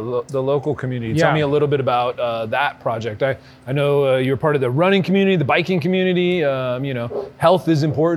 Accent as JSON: {"language": "English", "town": "San Francisco", "region": "California", "country": "United States", "tie": "born or raised there", "said": "But then growing up in San Francisco near the Mission District, I knew Orale a lot"}